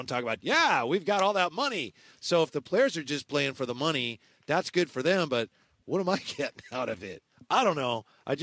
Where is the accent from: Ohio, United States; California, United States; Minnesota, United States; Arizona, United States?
California, United States; Vallejo; he's from Vallejo. I'm from Vallejo.